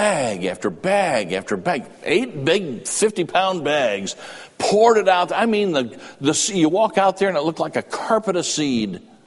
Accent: Illinois, United States; I'm from Illinois.

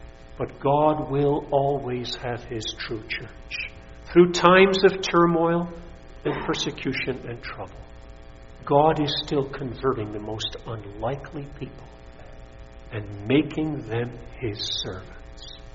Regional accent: United States; because the United States of America, and I say this as an American, gets the stone too

